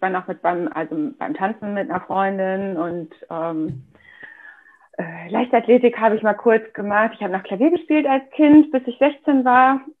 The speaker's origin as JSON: {"language": "German", "region": "Schleswig-Holstein", "country": "Germany", "tie": "born or raised there", "said": "Da sind wir dann nach Schleswig-Holstein, so mittig Schleswig-Holstein, mitten auf dem Dorf gezogen. Und das ist auch so gefühlt quasi meine Heimat da. Schleswig-Holstein, da, wie gesagt, mitten auf dem Dorf haben wir gewohnt."}